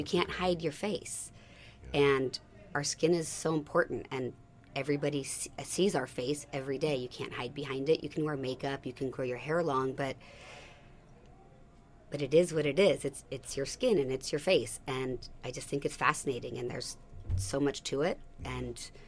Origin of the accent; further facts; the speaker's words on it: Seattle, Washington, United States; moved away as an adult; also born or lived in San Francisco; now in Southern California, United States; I am not. I was born in San Francisco, and I lived there for the first 13 years, and then we moved to Seattle. I came here on vacation when I was 20, and I fell in love with it, and I never left.